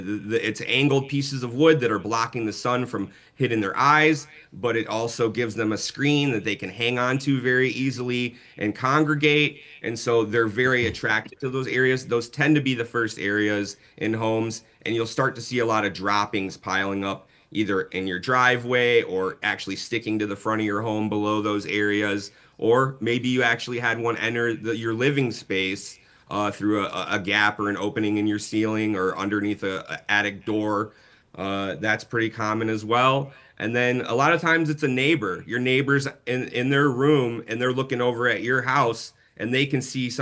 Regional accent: Michigan, United States; One thing is, I'm from Michigan originally. In the north, the building codes are a little more strict because of the cold weather.

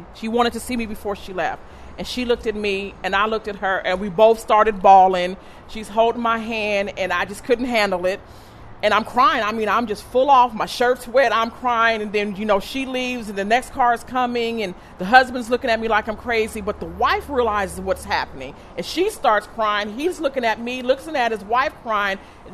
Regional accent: Vallejo, California, United States; I'm from Vallejo, California, and I'm a bridge officer on the Golden Gate Bridge.

